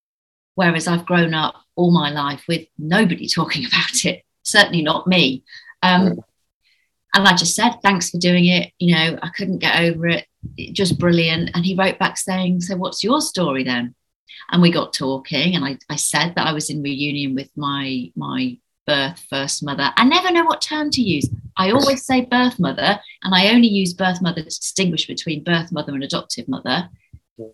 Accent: Birmingham, West Midlands, United Kingdom; also born or lived in Northampton; I'm an adoptee. I was born in January in Northampton in 1974, and I was adopted at 8 weeks old, and I lived in Birmingham.

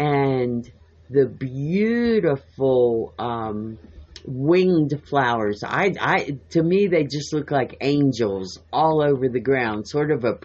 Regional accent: West Virginia, United States; And as a child growing up in West Virginia, of course, my mother was a botanist, right?

